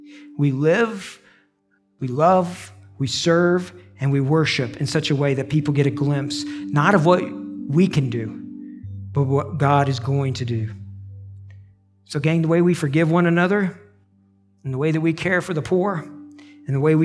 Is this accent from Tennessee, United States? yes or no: yes; Tennessee, United States; Where are you from? I said, Tennessee.